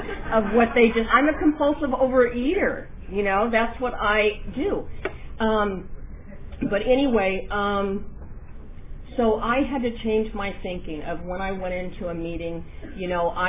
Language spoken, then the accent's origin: English; Darby, United States; now in Redlands, United States; I grew up in Darby, at Darby, and then I left. I went out to the Inland Empire. I'm now in Redlands.